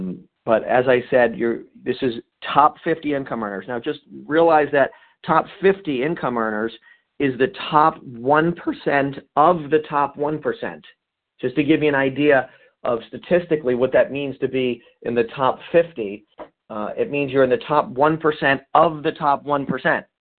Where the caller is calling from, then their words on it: New York, United States; Anyway, I'm dialing in from New York.